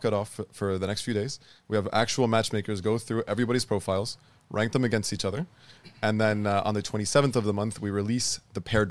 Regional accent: Michigan, United States; now in Dallas, United States; I'm from Michigan.

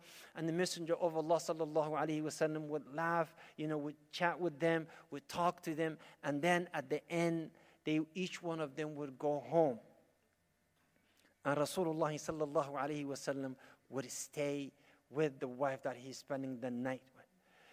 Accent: Saudi Arabia; now in Canada; Back home, I remember when I was growing up in Saudi

